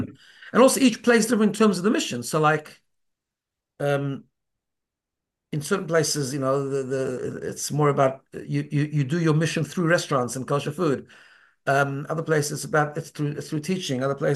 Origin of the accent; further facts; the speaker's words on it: South Africa; moved away; I grew up in South Africa and I'd already been away from home for a few years because I was learning in yeshiva.